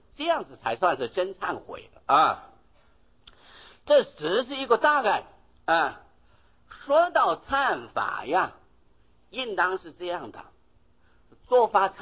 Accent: China; 释迦牟尼佛不生在中国，他可能是不想穿鞋子啊。我们中国人不但穿鞋子，还穿袜子啊。

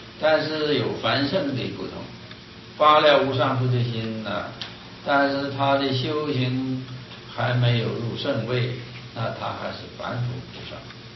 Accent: China; 但是我们中国人呢欢喜减量啊

